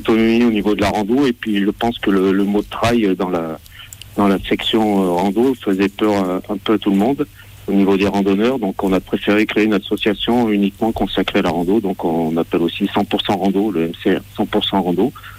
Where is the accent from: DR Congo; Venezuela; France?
France; Auvergne-Rhône-Alpes; Je suis originaire de Savoie, moi. Et mes parents ont vécu beaucoup de temps en Savoie.